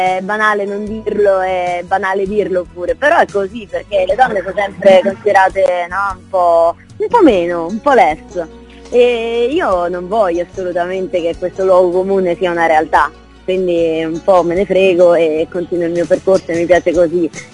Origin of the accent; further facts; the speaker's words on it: Marche, Italy; born there; now in Rome, Italy; prima era più localizzata a Roma dove vivo, piuttosto che nella regione in cui sono nata, nelle Marche, stavo molto più su queste zone.